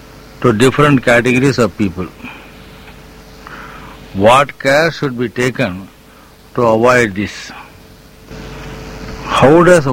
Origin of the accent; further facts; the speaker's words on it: Tirupati, Andhra Pradesh, India; ఇప్పుడు సాధారణంగా మనం తీసుకుంటే మా ఊరు తిరుపతికి పోతే కనీసం రోజుకు 100,000 మంది వస్తుంటారట.